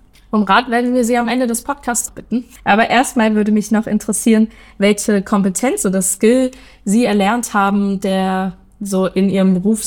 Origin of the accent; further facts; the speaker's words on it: Erfurt, Thuringia, Germany; weil ich komme gar nicht hier aus dem Saarland, sondern ursprünglich aus Erfurt und würde eigentlich auch ganz gern wieder so zurück in den Osten sozusagen.